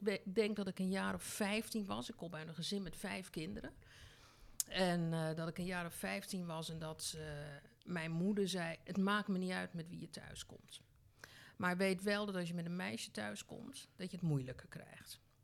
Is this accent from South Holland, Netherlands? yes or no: yes; Heenvliet, South Holland, Netherlands; Ik kom oorspronkelijk uit Heenvliet, een van de Zuid-Hollandse eilanden.